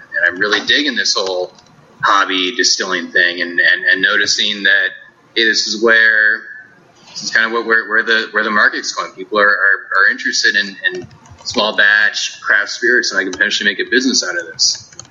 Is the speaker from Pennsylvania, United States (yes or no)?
no; California, United States; Yeah, so I was born and raised down in Southern California, down in Ventura County, and came up to Cal Poly to go to college.